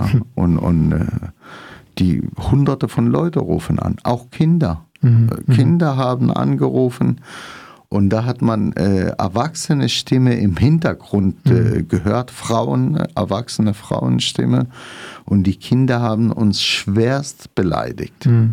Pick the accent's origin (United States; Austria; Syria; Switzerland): Syria; now in Freiburg, Germany; Ich bin Kurde aus Syrien, lebe seit 1983 in Deutschland, also fast immer in Freiburg. Mhm. Wir sind kurdische Flüchtlinge aus Syrien. Bin mit meinen Eltern nach Freiburg gezogen.